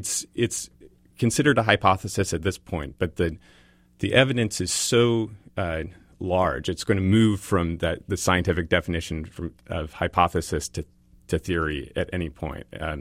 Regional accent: Berkeley, California, United States; born there; I was born at home in Berkeley, California, and then my family, that wasn't natural enough, so we moved up to the country.

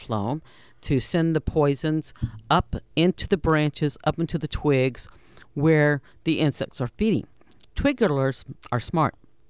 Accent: Texas, United States; And I come from Texas, where we produce a lot of pecan trees, just like we do here in the Ark-La-Tex.

